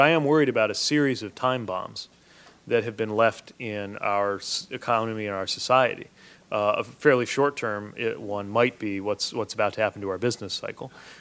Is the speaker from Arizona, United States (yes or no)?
no; Indiana, United States; it's maybe a Hoosier streak that 50 years ago, my home state senator, Birch Bayh, was authoring several constitutional amendments.